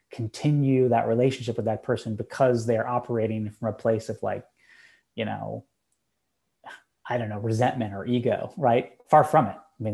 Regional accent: United States; I mean, I care as a American and somebody who just cares about civic issues

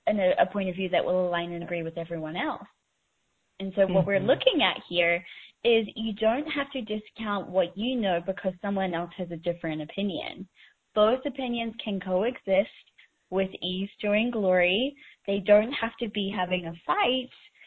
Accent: England, United Kingdom; born there; You know, I am English born.

